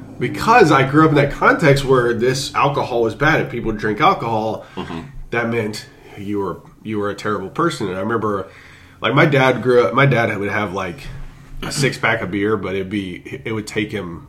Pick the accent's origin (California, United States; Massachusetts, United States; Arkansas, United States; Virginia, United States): Arkansas, United States; I grew up in Arkansas in a Southern Baptist context